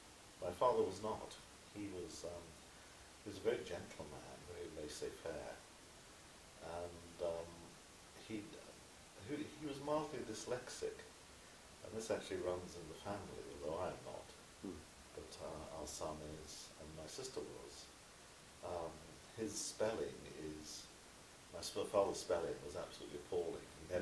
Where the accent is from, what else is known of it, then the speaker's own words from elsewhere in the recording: Chipping Sodbury, South West England, United Kingdom; born there; I was born near Bristol, in Chipping Salisbury, in 1944, just near the end of the Second World War.